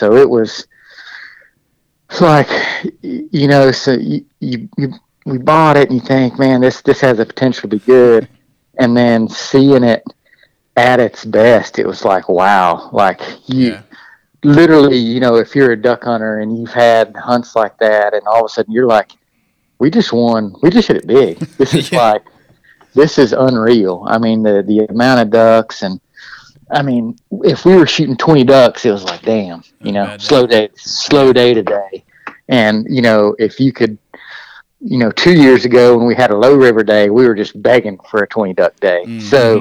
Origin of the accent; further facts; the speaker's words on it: West Point, Mississippi, United States; Yeah, so I'm from West Point, Mississippi, home of Mossy Oak.